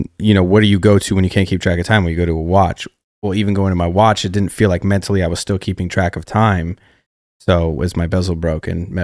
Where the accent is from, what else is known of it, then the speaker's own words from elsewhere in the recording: Colorado Springs, Colorado, United States; It's like that was an influence, and then obviously like growing up in Colorado Springs, and I had lived at these apartments that were by the university for a little bit.